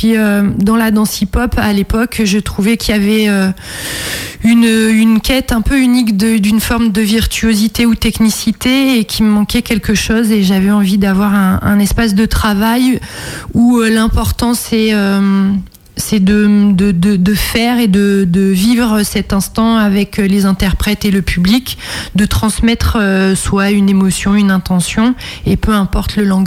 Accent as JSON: {"language": "French", "town": "Le Puy-en-Velay", "region": "Auvergne-Rhône-Alpes", "country": "France", "said": "moi je suis originaire du Puy-en-Velay en Haute-Loire."}